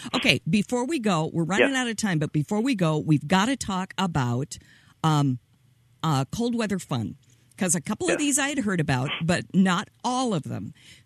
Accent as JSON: {"language": "English", "region": "Minnesota", "country": "United States", "said": "in my lifetime as a Minnesotan"}